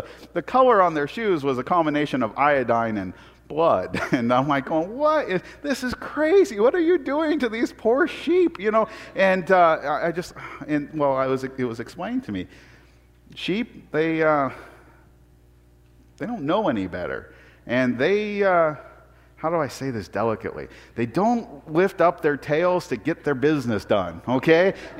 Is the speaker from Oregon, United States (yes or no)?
yes; Portland, Oregon, United States; I'm a city boy. Okay, I grew up in Portland.